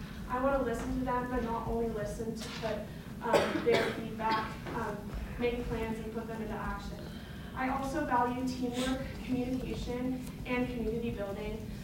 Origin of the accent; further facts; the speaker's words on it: Reno, Nevada, United States; I was born and raised here in Reno, Nevada. I went to Bishop Minot Catholic High School.